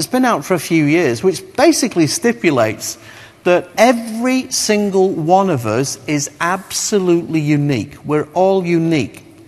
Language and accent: English; Scotland, United Kingdom; Now, personally, I'm from Scotland.